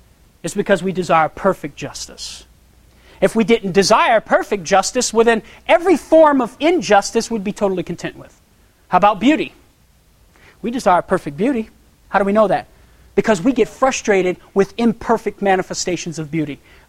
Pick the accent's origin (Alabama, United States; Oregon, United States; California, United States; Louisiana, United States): Louisiana, United States; moved away as an adult; Listen, I'm from Louisiana, okay? That's where I was born and raised. I've only been here in the Pacific Northwest 3.5 years, almost 4 years.